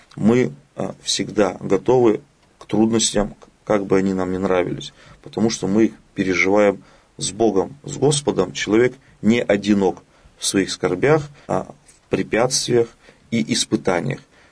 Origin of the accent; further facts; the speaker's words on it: Urals, Russia; Но, знаете, мы уральцы, мы народ скромный, мы народ труда.